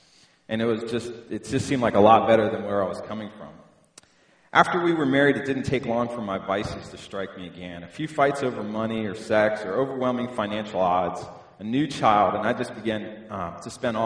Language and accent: English; Virginia, United States; now in Dallas, United States; I was raised in Northern Virginia, and I've lived there most of my life, and I moved to Dallas in 2005.